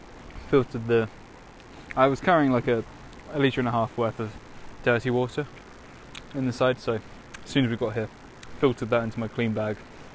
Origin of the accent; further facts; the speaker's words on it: England, United Kingdom; There's so many naked people, and we're just English prudes, we don't know what to do.